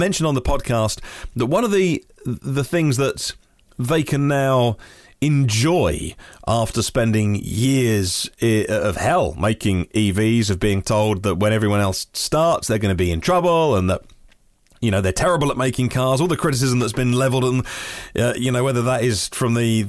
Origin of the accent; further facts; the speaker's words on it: United Kingdom; maybe it's because I'm British and reserved